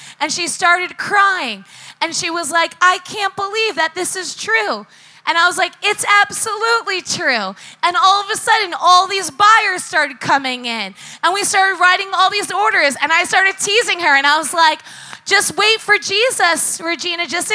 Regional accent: Long Island, New York, United States; I grew up on Long Island. I think I went to like 42 bar and bat mitzvahs.

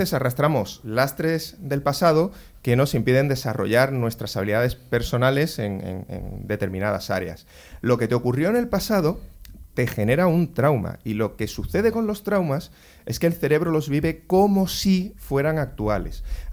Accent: Seville, Andalusia, Spain; Yo la siesta la tengo genética porque soy sevillano.

